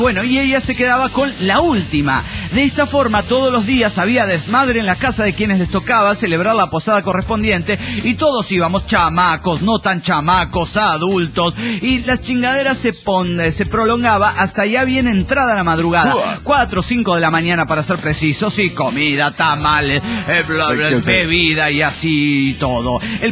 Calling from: Cochabamba, Bolivia; de Cochabamba, Bolivia.

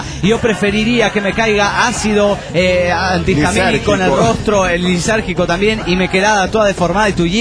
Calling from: Asunción, Paraguay; de Asunción.

